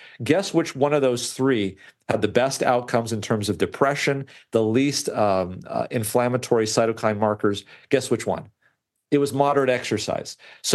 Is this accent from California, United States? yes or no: yes; Loma Linda, California, United States; So growing up in Loma Linda as a Seventh-day Adventist and reading some of the things that we espouse